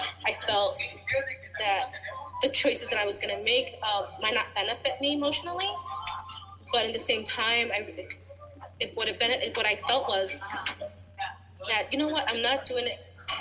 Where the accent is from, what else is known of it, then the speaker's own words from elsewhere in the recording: Chicago, Illinois, United States; being raised as a Mexican Puerto Rican, being Chicagoan, being a Latina